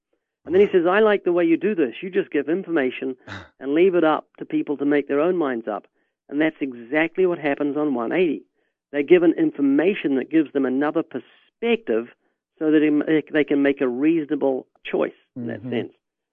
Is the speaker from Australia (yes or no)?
no; New Zealand; I'm from New Zealand. I live down under.